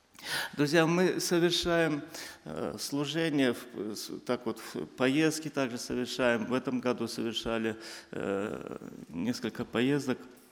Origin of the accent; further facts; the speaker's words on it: Azerbaijan; я родился в Азербайджане, скажу. И родился, и живу, и сам являюсь азербайджанцем.